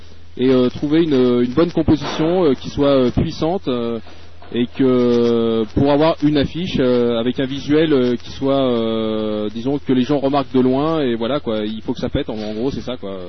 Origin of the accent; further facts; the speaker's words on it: Vichy, Auvergne-Rhône-Alpes, France; Oui, alors … je suis originaire de Vichy.